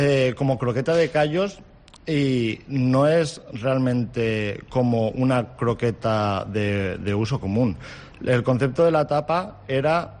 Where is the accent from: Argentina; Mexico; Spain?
Spain; Castellón de la Plana, Valencian Community; Yo soy de Castellón.